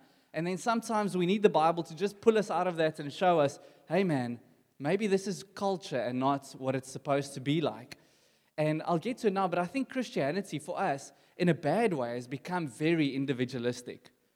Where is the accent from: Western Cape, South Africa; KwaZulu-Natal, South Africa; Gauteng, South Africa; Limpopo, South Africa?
Gauteng, South Africa; Johannesburg; I'm from Joburg side.